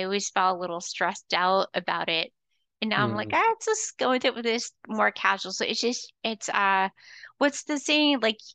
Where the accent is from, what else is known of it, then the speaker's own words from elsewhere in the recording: Florida, United States; now in Georgia, United States; so I'm originally from Florida. I'm gonna tell you, Florida's not the South.